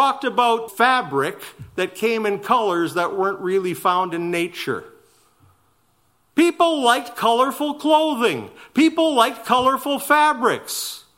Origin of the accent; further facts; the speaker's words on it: Canada; I am a Canadian. I am fifth generation Canadian